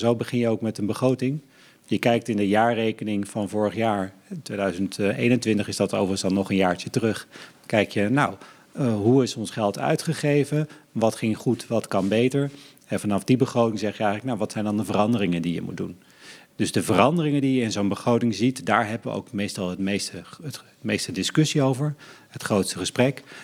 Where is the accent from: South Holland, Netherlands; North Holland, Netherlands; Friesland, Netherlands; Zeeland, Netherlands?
North Holland, Netherlands; Haarlem; born there; 41 jaar inmiddels, geboren in Haarlem, een tijdje weg geweest en toen in 2014 weer teruggekomen in de gemeente Haarlem.